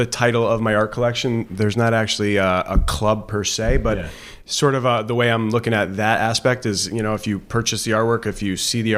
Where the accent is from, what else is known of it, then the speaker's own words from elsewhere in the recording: Woodbridge, Connecticut, United States; also born or lived in Brantford; now in New Haven, United States; Yep, born and raised in Connecticut. Grew up in Brantford and Woodbridge. Been living downtown for about 10 years. Really love it, downtown New Haven.